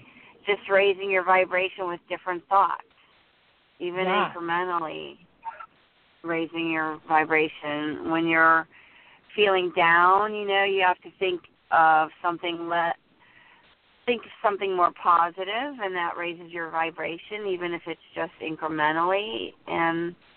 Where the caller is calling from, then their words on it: New Jersey, United States; Hi, I'm in New Jersey.